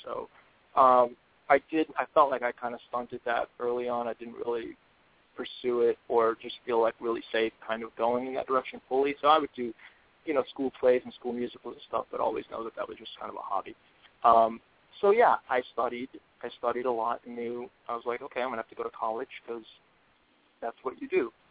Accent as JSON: {"language": "English", "town": "Edgemont", "region": "New York", "country": "United States", "tie": "born or raised there", "lives_now": "Los Angeles, United States", "said": "I moved here about 8 years ago from New York, where I mostly grew up in the suburbs, and I grew up in Westchester County, in a place called Edgemont"}